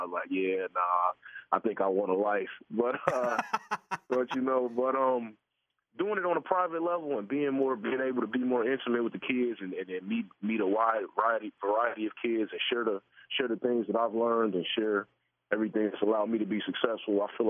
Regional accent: Chicago, Illinois, United States; especially in my city, in my hometown, Chicago, and I'm still on the South Side, and you know, I'm very much this is where I come from

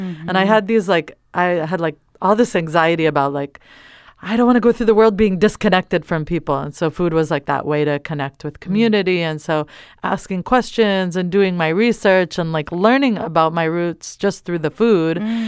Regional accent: East Coast, United States; now in Bay Area, United States; I grew up on the East Coast, so I didn't know what a vegetable was until I moved to the Bay Area.

